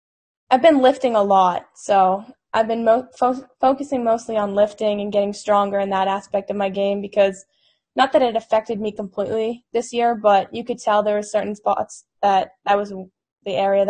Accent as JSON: {"language": "English", "town": "Cumberland", "region": "Maine", "country": "United States", "tie": "born or raised there", "said": "Yeah, I was born and raised in Cumberland, Maine. I lived in the same house my entire life."}